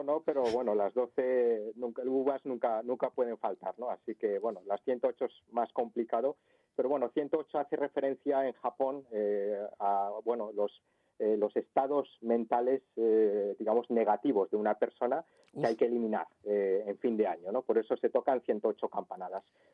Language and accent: Spanish; Madrid, Community of Madrid, Spain; born or raised there